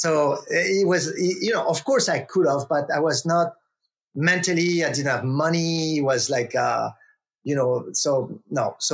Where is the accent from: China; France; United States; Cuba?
France; because I came from New York as a French guy, I came with all the cliche, the American cliche that you can have as a French person looking at America.